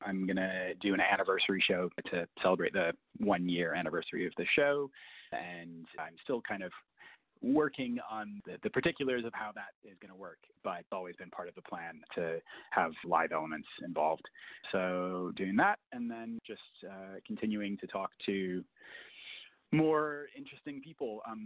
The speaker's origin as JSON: {"language": "English", "town": "Minneapolis–Saint Paul", "region": "Minnesota", "country": "United States", "tie": "born or raised there", "said": "I grew up in the Twin Cities, and my experience of … is, like, he is everywhere."}